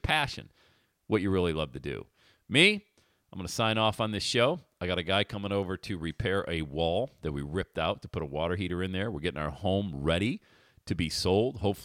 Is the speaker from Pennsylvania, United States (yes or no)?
yes; Bradford, Pennsylvania, United States; my mom made the most incredible meatballs, man, growing up in Bradford, PA.